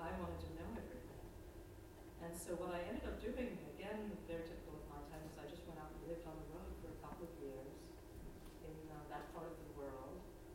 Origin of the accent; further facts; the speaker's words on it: New York, United States; I was from the Figure Lakes, just south of Lake Ontario.